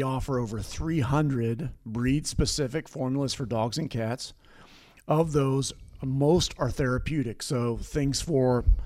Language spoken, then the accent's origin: English; Ohio, United States; also born or lived in West Virginia; So I grew up just south of Columbus, Ohio, about an hour south, and basically played sports there myself